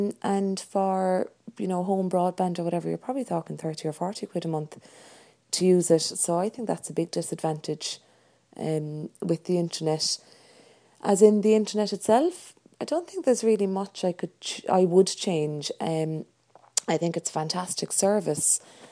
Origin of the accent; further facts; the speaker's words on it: Cork, Munster, Ireland; from Cork on Audioboo.